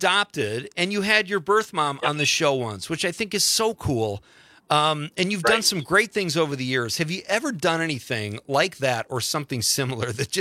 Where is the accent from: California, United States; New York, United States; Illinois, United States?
Illinois, United States; Chicago; I go there. It's my hometown. I go back to Chicago a lot.